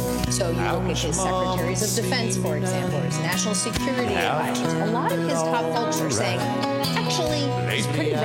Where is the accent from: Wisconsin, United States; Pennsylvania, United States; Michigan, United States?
Wisconsin, United States; Milwaukee; Absolutely. I grew up in Wisconsin. I went to Nicolet. I am Milwaukee. A bunch of my family is still there.